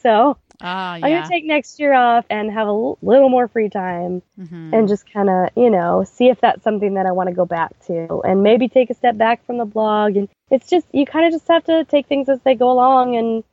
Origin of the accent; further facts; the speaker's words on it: Maine, United States; I grew up in Southern Maine. I went to University of New Hampshire, and there was a theme park nearby that I grew up going to.